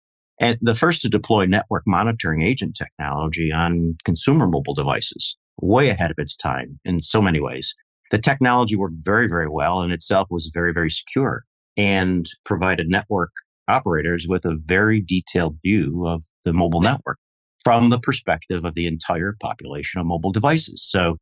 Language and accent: English; Rochester, New York, United States; here in my hometown of Rochester, New York, early 2000s.